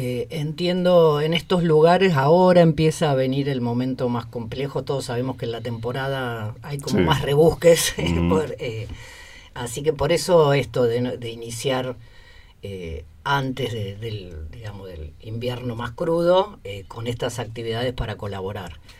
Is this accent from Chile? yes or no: no; Currumahuida, Córdoba, Argentina; No, yo soy del Rincón Currumahuida